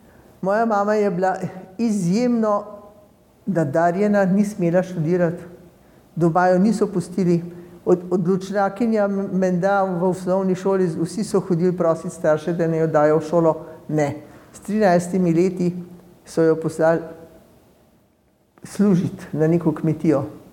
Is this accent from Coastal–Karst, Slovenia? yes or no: no; Polica, Upper Carniola, Slovenia; born there; Jaz sem rojena na Polici, to je 3 kilometre izven Kranja.